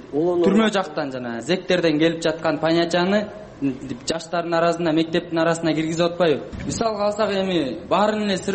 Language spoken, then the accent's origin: Kyrgyz; Bishkek, Kyrgyzstan; Ошо мен кызыл аскер районунда өскөм.